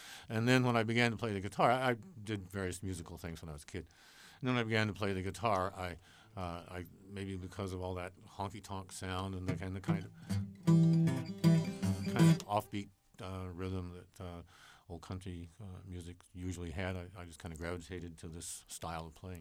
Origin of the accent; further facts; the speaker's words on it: New Orleans, Louisiana, United States; born there; And I was born in New Orleans, so you know the music must have seeped in a little bit there somewhere.